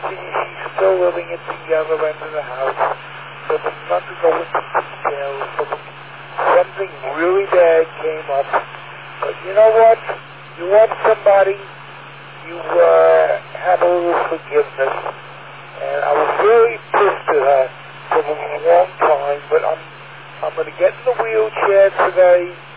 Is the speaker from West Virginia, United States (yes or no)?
no; Queens, New York, United States; moved away; I've been here about 6-7 months. I come from Queens. I lived in Brightstone, Queens. And I moved out here 6 or 7 months ago.